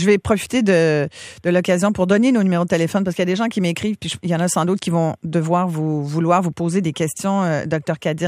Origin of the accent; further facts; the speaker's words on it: Quebec, Canada; C'est un fléau qui grandit chez nous au Québec.